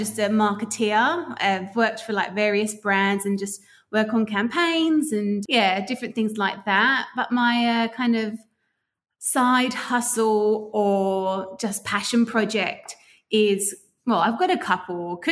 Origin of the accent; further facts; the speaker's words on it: London, United Kingdom; moved away as an adult; now in Sydney, Australia; I'm originally from London, born and bred. Both of my parents are from Cyprus. They migrated after the war. I moved over to Australia coming up to 6 years.